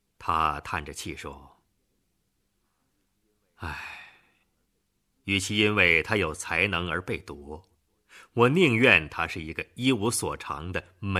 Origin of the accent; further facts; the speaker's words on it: Beijing, China; 而身为北京人的我，此时此刻却真感到无话可说了。